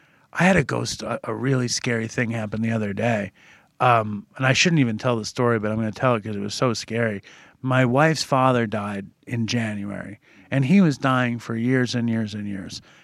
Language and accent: English; Manhattan, New York, United States; I grew up in Manhattan. I shouldn't even be driving now.